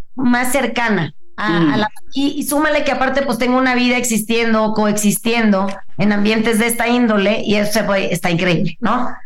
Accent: Mazatlán, Sinaloa, Mexico; yo que soy de Mazatlán, yo crecí con mi mamá

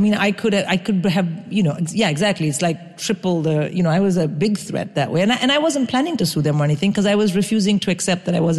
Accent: India; I grew up in India.

